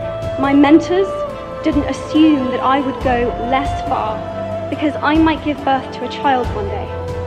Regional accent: United Kingdom; I am from Britain

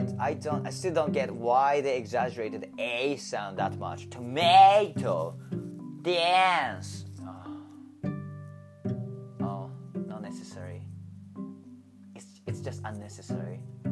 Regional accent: Japan; first language Japanese; English is a second language; that's another good example of why I changed my accent, why I have chosen to speak in English accent, because tomato, that's how I say, or that's how we say tomato in Japanese.

